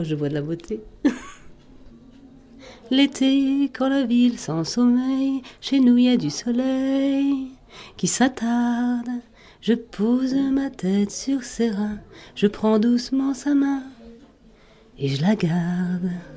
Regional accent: Lens, Hauts-de-France, France; À la Grande Résidence, à la ZUP de Lens, comme on dit. J'avais 10 ans quand je suis arrivée. Aujourd'hui, j'en ai 46. Complètement chez moi.

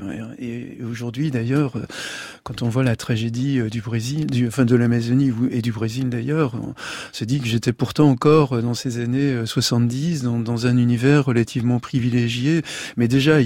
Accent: Le Mans, Pays de la Loire, France; ont ouvert un enseignement au Mans, ma ville natale

